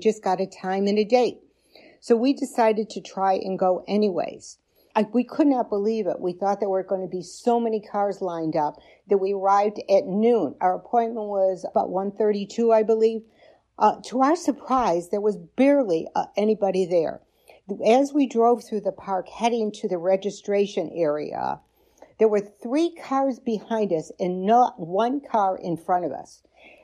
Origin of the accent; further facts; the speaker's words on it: Boca Raton, Florida, United States; I'm from Boca Raton, Florida